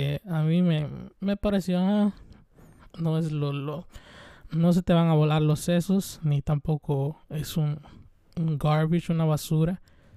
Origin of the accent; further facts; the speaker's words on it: Veracruz, Mexico; soy mexicano, soy de Veracruz, entonces en Veracruz la salsa es como el pan de cada día.